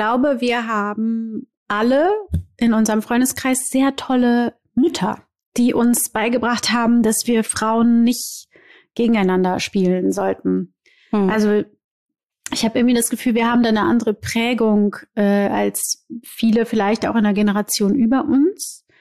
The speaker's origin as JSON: {"language": "German", "region": "Rio de Janeiro", "country": "Brazil", "second_language": "German", "said": "Ich komme aus Rio de Janeiro, ja."}